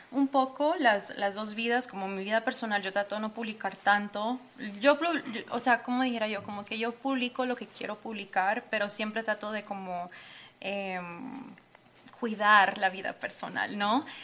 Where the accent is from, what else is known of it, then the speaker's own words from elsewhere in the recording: Houston, Texas, United States; siendo de Houston, lo que es el R&B, hip hop, claro. y también lo que es siendo colombiana